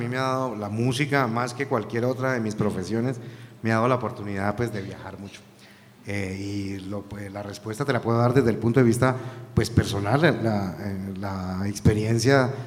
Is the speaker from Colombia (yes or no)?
yes; Colombia; si esta gente es la que nos representa a nosotros como colombianos